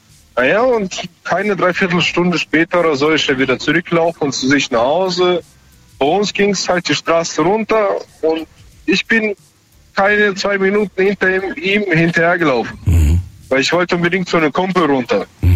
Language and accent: German; Moldova; ich komme gebürtig aus Moldawien